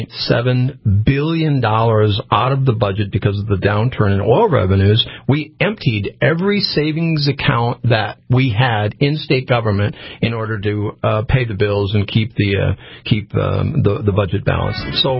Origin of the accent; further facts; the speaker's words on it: Tioga, North Dakota, United States; And the listeners need to remember, you know, I grew up in Tioga.